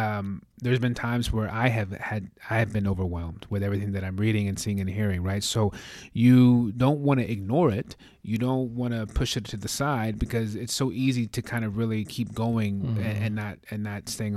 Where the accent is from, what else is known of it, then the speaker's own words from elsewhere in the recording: Oklahoma, United States; I grew up in Oklahoma.